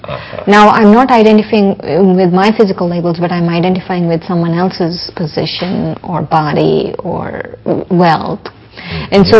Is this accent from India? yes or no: yes; India; if I get trapped in the label that I'm Indian